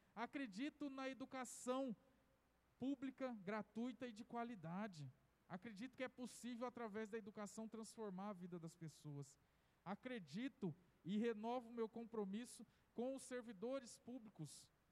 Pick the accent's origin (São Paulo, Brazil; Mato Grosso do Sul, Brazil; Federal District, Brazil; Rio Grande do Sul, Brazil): Mato Grosso do Sul, Brazil; Naviraí; cidade onde nasci, onde fui criado, onde tem minha esposa, meus filhos, família